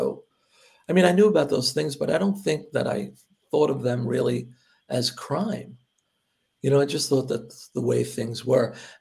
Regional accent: Hoboken, New Jersey, United States; I grew up in Hoboken

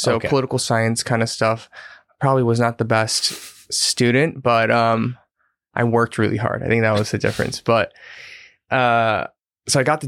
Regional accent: Atlanta, Georgia, United States; also born or lived in Boston; I was born in Atlanta, Georgia.

